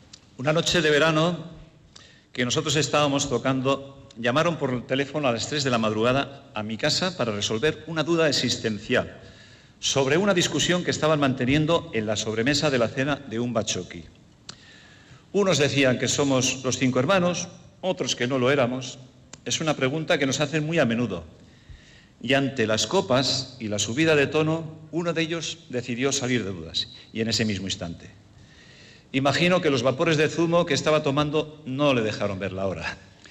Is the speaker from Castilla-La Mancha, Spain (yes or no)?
no; Araia, Basque Country, Spain; nosotros somos de Araya, un pueblo con una gran tradición musical, que cuenta con su banda y su escuela de música